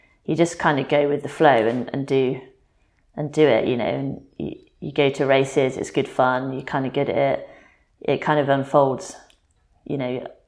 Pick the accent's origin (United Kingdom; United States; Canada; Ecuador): United Kingdom; as a Brit, racing and riding at Fort William as you're a kid growing up